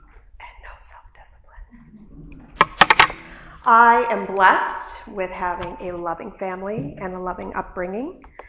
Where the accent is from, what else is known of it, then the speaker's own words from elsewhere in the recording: Scandia, Minnesota, United States; So I grew up in Scandia, Minnesota on 10 acres in the country.